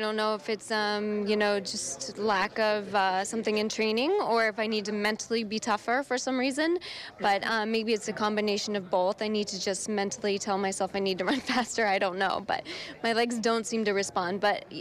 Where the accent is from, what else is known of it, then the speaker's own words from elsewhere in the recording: United States; today's performance puts me number two all-time as an American